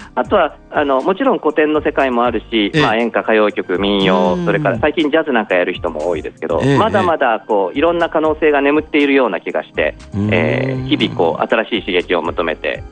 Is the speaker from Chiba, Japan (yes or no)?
no; Yamaga, Kumamoto, Japan; こうわざわざ狙ったわけじゃないんですけど、僕の地元の山鹿の